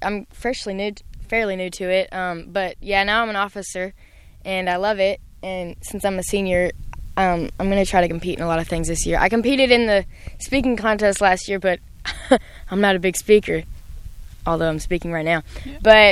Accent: Kentucky, United States; I'm from Trigg County

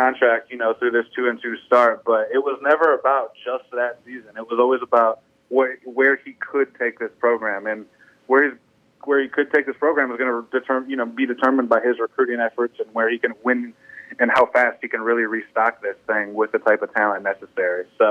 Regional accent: Kalamazoo, Michigan, United States; So I'm a, you know, Michigan homegrown guy, born and raised in Kalamazoo, went to Michigan State from 2010 to 2014

